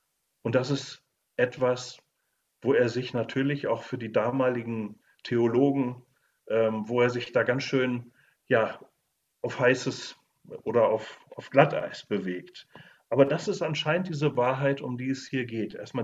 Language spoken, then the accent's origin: German; Bremen, Germany; ich bin ja so an der Weser groß geworden. Die Weser wurde bei uns schon sehr breit und es gab einen schönen Hafen bei uns in Bremen-Vegesack.